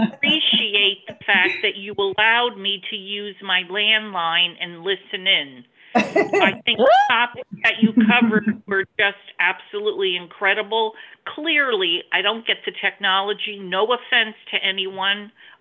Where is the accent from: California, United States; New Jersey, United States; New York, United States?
New Jersey, United States; from New Jersey.